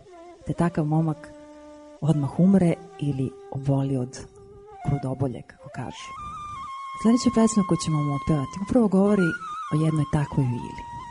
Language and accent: Serbian; Pirot, Southern and Eastern Serbia, Serbia; prolazi kroz Pirot, odakle sam ja